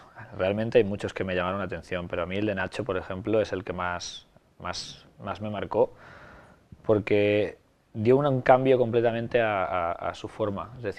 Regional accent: Ibi, Valencian Community, Spain; Vengo de IBI. Vengo de un pueblo pequeño de Alicante, de la montaña de Alicante

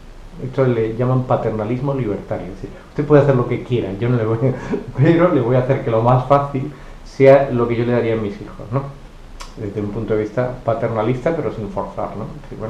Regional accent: Andalusia, Spain; Yo soy andaluz, no sé si se notan

